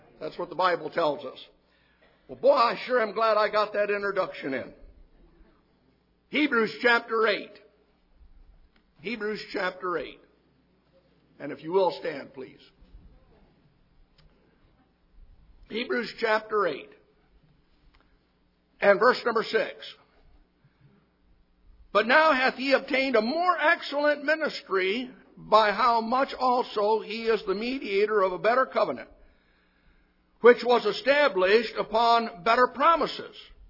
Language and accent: English; Pontiac, Michigan, United States; because I am from Pontiac, Michigan originally. I was out in Big Spring, Texas